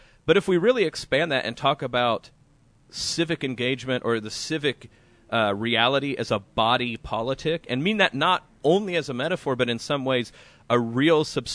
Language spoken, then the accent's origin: English; Oklahoma, United States; Well, I'm from Oklahoma.